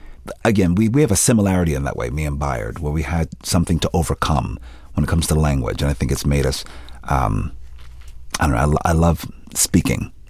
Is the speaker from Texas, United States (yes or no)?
no; Philadelphia, Pennsylvania, United States; I'm from Philadelphia. We don't sound like that.